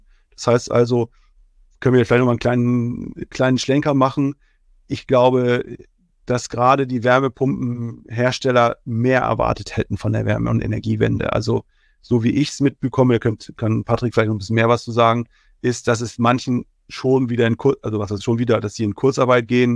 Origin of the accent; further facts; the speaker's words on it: Lower Saxony, Germany; ich komme ja jetzt aus der Nähe von Lüneburg